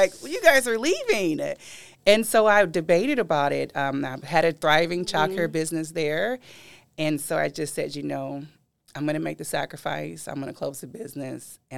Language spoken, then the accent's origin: English; California, United States; I'm from California, and I was in the middle of a divorce.